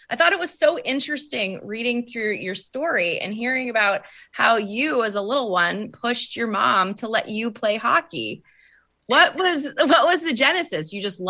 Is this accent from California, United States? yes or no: yes; California, United States; I grew up in California, so hockey was not a thing, right? Maybe it is now, but definitely a couple decades ago wasn't.